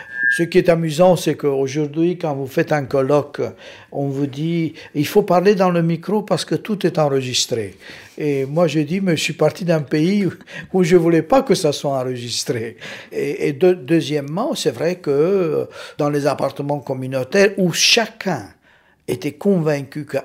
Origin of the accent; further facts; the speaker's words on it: Romania; moved away as an adult; Oui, j'ai quitté la Roumanie à 30 ans, après une période d'enseignement dans l'université, d'activité dans la presse.